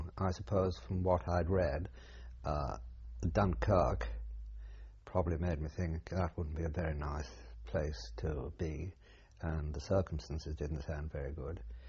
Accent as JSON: {"language": "English", "town": "Hoylake", "region": "North West England", "country": "United Kingdom", "tie": "born or raised there", "said": "I was born in Hoylake, in the Wirral Peninsula."}